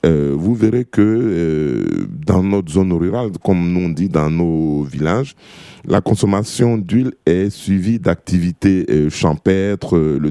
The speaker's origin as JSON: {"language": "French", "town": "Aboisso", "region": "Comoé", "country": "Côte d’Ivoire", "said": "Je parle particulièrement de la région d'où je viens, d'Abouasso, dans le sud-est de la Côte d'Ivoire."}